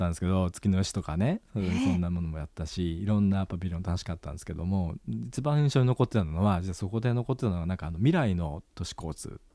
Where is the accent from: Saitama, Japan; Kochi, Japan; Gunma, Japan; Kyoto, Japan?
Kyoto, Japan; 私京都生まれで、昭和のちょうど半分ぐらい、32年間京都に住んでました。